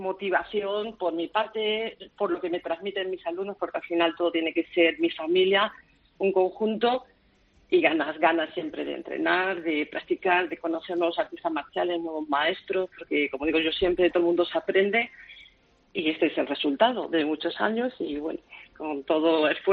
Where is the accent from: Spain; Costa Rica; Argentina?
Spain; Torrejón de Ardoz, Community of Madrid; Yo soy de Torrejón de Ardoz, Madrid.